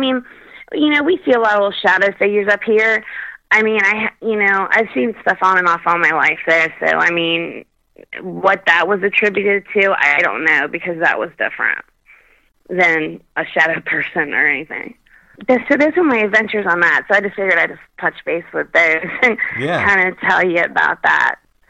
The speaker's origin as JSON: {"language": "English", "region": "Kentucky", "country": "United States", "tie": "born or raised there", "said": "back then, like, I was brought up in Kentucky and stuff, and we just didn't watch TV."}